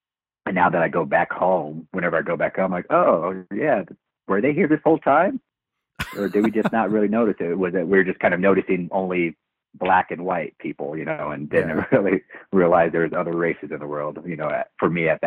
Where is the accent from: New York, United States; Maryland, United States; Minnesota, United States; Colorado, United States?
Colorado, United States; Yeah, I am from Colorado.